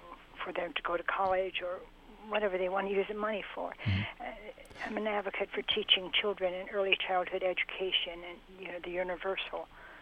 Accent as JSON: {"language": "English", "town": "Fort Wayne", "region": "Indiana", "country": "United States", "tie": "born or raised there", "said": "And my idea also here in Fort Wayne, since this is my hometown, is great downtown."}